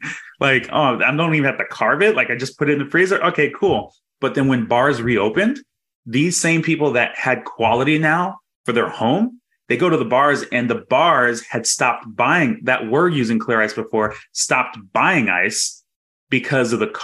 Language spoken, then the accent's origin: English; Texas, United States; also born or lived in Missouri; now in Los Angeles, United States; I just come from Missouri. I'm from Texas originally, but my wife's from Missouri and we lived there for like 7 years.